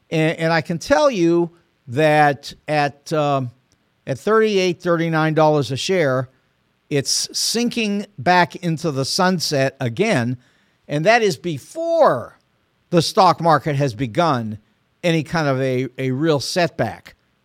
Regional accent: Pittsburgh, Pennsylvania, United States; born there; it turns out I was born in Pittsburgh. So I sort of have an interest in the Pittsburgh Pirates.

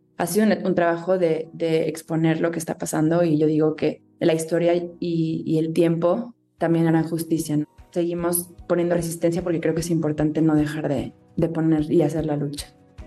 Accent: Mexico; Es importante que volteemos los ojos como mexicanos a lo que sucede en esta zona.

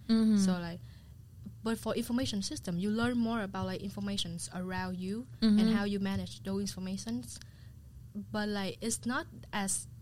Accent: Vietnam; moved away as an adult; And I'm originally from Vietnam. I came here since 2021, like in January, like right after COVID.

